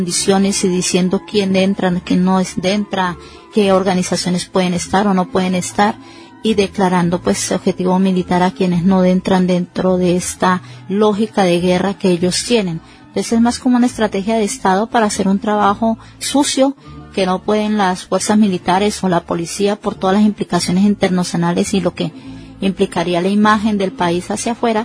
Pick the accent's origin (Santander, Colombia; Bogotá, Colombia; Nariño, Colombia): Santander, Colombia; Barrancabermeja; Yo vengo de Colombia, de la región del Magdalena Medio, Barranca Bermeja